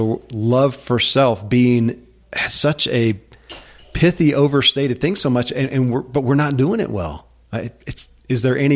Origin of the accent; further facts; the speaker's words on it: United States; I grew up in America, and I wasn't taught that is an actual focal point.